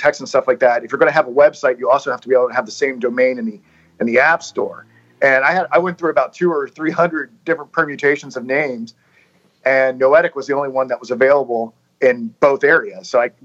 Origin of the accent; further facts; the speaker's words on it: United States; born there; So I was born outside of Washington, D.C., somewhere later in high school, I sort of noticed that I had a proclivity for intellectual conversation and discussion.